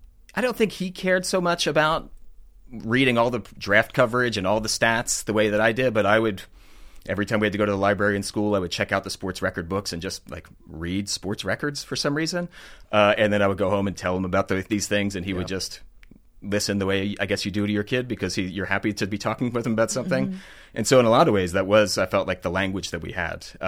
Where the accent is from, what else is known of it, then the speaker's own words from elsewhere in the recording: Philadelphia, Pennsylvania, United States; Yeah, I grew up in Roxborough, row home there.